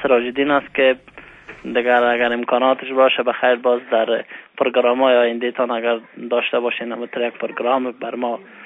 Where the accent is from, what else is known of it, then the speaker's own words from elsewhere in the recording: Afghanistan; also born or lived in Tajikistan; now in Canada; بله ما سال 1995 از افغانستان آمدیم به تاجکستان دیگه اونجا 10 سال بودیم